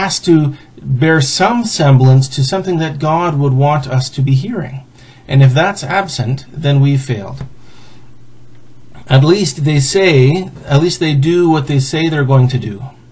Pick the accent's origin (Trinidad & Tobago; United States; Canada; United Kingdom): Canada; Full disclosure, I am a Canadian, and so this is not my election. And also, I'm the kind of Mennonite who believes that for Christians, politics should be a spectator sport, not hand-to-hand combat.